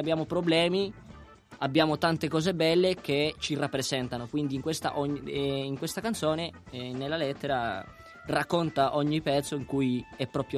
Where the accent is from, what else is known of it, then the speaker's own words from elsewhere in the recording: Bogotá, Colombia; poi vengo da Bogotà, proprio la capitale, che è una città da 10 milioni di abitanti